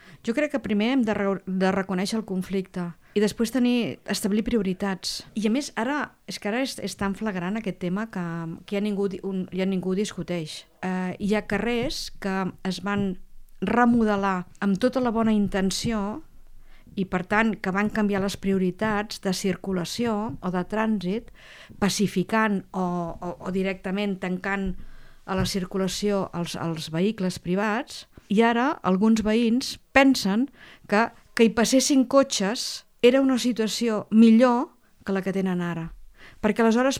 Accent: Reus, Catalonia, Spain; Jo sóc de Reus.

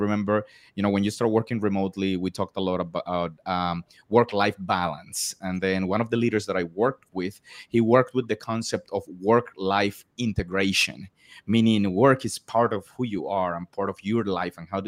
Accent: Colombia; It allows me to live in my hometown in like Colombia, in a city that most people wouldn't know. My wife is from the same hometown.

